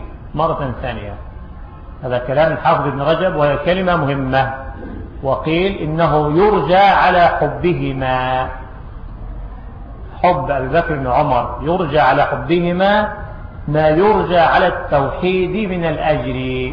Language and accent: Arabic; Egypt; والعجب ممن فتحوا لهم صدورهم في بلدنا مصر خاصة بعد هذه الثورة المشؤومة